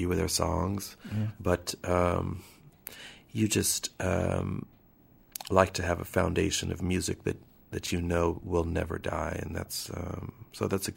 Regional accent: Ventura, California, United States; now in Portland, United States; I grew up in Ventura, California. Just about, you know, maybe an hour north of L.A.

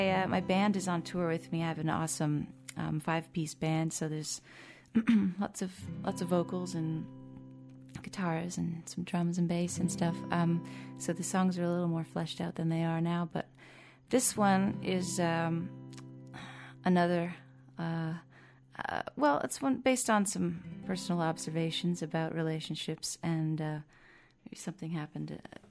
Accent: Burlington, Ontario, Canada; in the middle of a place called Mount Nemo, where I grew up in Burlington

